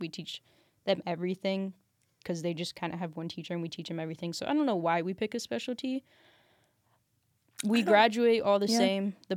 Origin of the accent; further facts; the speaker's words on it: Columbus, Ohio, United States; I am a first year at Cincinnati. I am a special education major, and I'm from Columbus.